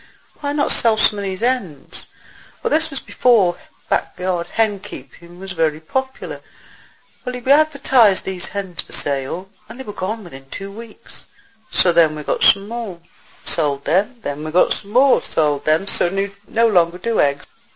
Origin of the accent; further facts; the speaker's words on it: Bakewell, East Midlands, United Kingdom; then I retired, came back, because I'm originally from Bakewell.